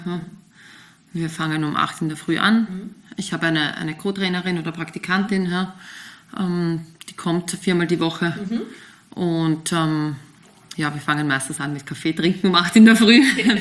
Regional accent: Austria; bei uns in Österreich

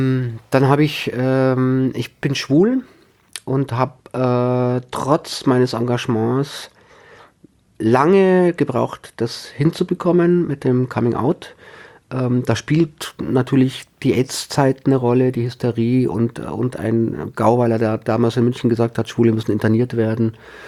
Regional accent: Styria, Austria; born there; ich bin 1961 in der Steiermark geboren und tatsächlich gebürtiger Österreicher. Die Leute lachen immer, wenn ich sage, ich habe Migrationshintergrund.

